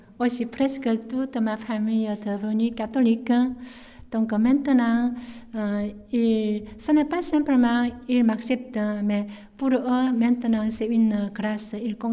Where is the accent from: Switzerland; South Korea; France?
South Korea; French is a second language; Je suis venue de la Corée.